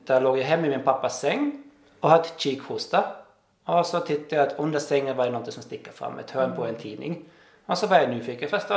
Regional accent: Austria; Swedish is a second language; now in Finland; Jag är född och uppväxt i Österrike och bor i Finland sedan 2001.

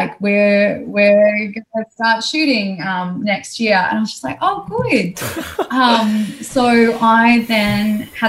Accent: Dubbo, New South Wales, Australia; I grew up in Dubbo, where strong rugby league people.

